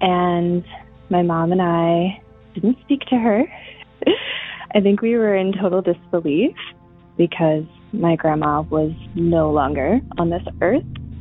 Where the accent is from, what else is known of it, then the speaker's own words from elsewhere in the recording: Nebraska, United States; I am from Nebraska.